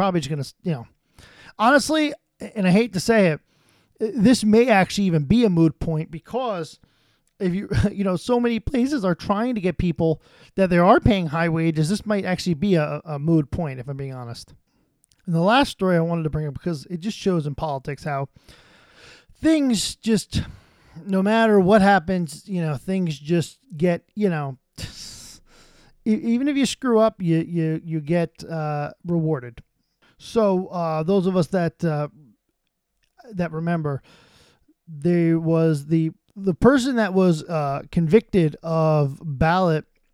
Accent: New Jersey, United States; I'm from New Jersey, and we all remember the hard times that they had with getting toll booth workers

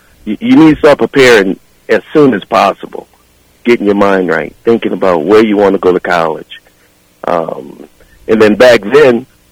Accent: New Iberia, Louisiana, United States; And growing up in New Iberia, on the hill across from the Canada ballpark, watching the baseball games as well across the street when the high school used to play right across the street from my house.

